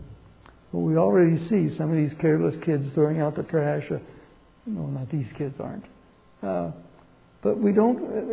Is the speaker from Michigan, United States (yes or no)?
no; Pennsylvania, United States; I grew up in Pennsylvania, by the way, in coal mine country. And many of my uncles were coal miners